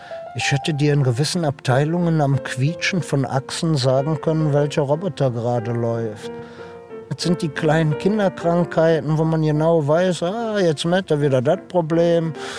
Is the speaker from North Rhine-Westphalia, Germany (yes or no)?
yes; Cologne, North Rhine-Westphalia, Germany; Ich bin aus Köln, ich bin nicht die hellste Kerze auf der Torte.